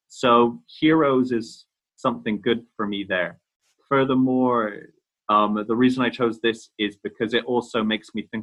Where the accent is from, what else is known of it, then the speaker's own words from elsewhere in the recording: South West England, United Kingdom; So for me as a 16-year-old growing up in North Devon